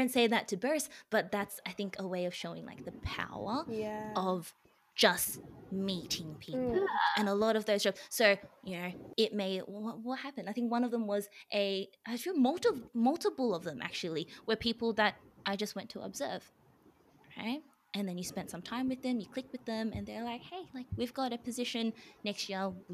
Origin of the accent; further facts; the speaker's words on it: Melbourne, Victoria, Australia; born there; also born or lived in Sydney; now in Brisbane, Australia; family's all in Melbourne. So I was born in Melbourne, studied in Sydney, but now I work in Brisbane.